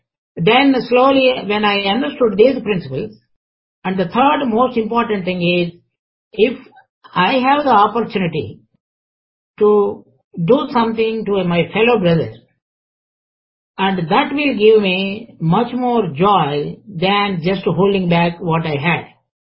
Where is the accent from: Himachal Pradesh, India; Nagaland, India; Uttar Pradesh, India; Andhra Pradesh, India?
Andhra Pradesh, India; I could remember in my earlier days in India, especially when I was growing up in Andhra